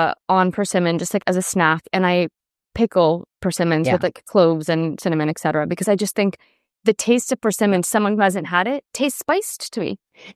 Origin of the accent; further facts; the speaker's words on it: Los Angeles, California, United States; I love Japanese flavors when it comes to different sauces. I grew up in Los Angeles.